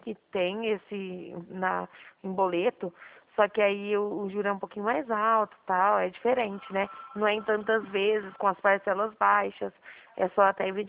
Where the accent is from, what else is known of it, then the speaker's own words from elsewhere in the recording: Dracena, São Paulo, Brazil; eu sou de Dracena, estado de São Paulo.